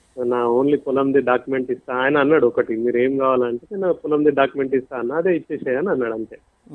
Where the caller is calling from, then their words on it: Nizamabad, Telangana, India; Sir నేను నిజామాబాద్ నుంచి మాట్లాడుతున్నాను.